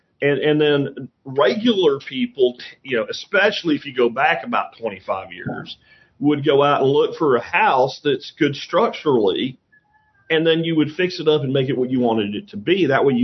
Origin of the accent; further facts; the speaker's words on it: Pennsylvania, United States; because I grew up in Schuylkill County.